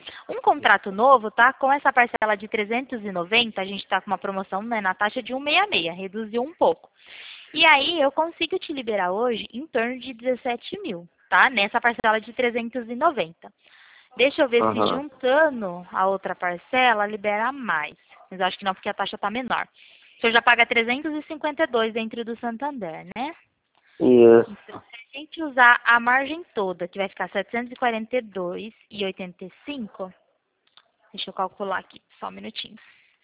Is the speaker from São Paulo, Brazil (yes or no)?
yes; Pirassununga, São Paulo, Brazil; sou de Pirassununga, interior de São Paulo.